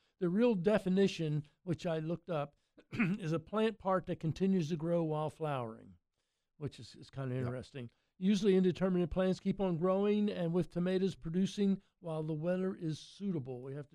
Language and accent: English; Maryland, United States; I came down here from Maryland. That's where I started out.